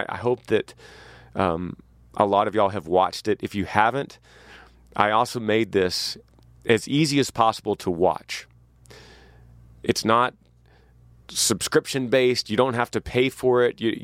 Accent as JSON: {"language": "English", "region": "Texas", "country": "United States", "said": "a place I had never been as a Texan."}